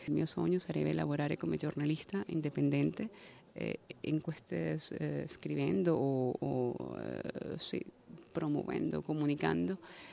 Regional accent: Venezuela; now in Italy; sono venezuelana, sono qui in Italia da aprile 2014.

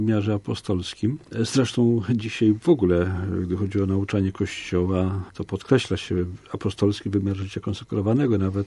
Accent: Świętokrzyskie Voivodeship, Poland; rodem jestem z diecezji kieleckiej, gdzie nie ma salwatorianów.

